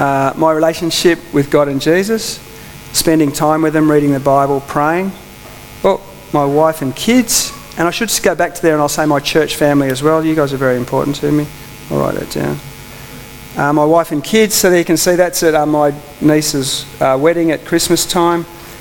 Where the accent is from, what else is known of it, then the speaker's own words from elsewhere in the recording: Wauchope, New South Wales, Australia; And I'm from Wauchope and I'm going to ask them if anyone knows where Wauchope is.